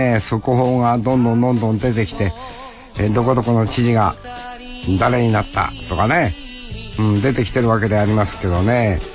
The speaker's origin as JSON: {"language": "Japanese", "town": "Tokachi", "region": "Hokkaido", "country": "Japan", "said": "俺は十勝の人間ですから、十勝のから立候補してる候補者の中から選ばなきゃならないんだ"}